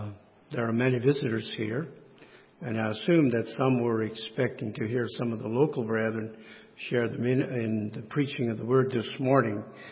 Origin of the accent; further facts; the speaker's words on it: Hartville, United States; My wife and I grew up in Hartville, a little town to me is home.